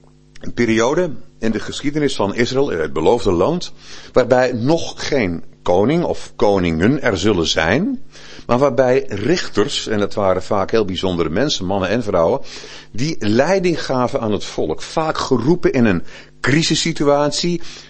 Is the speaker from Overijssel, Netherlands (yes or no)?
no; Krabbendijke, Zeeland, Netherlands; ik kom uit Krabbendijk in Zeeland. Ik kom van Krabbendijk. En ik ben een geboren en getogen Zeeuw.